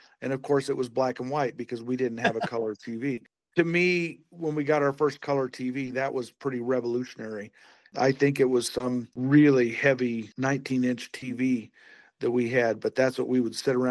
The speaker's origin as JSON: {"language": "English", "region": "Rocky Mountain region", "country": "United States", "tie": "born or raised there", "said": "I grew up in the Rocky Mountain time zone. So by the time we got home from school, the soap operas were over and we could watch the other shows."}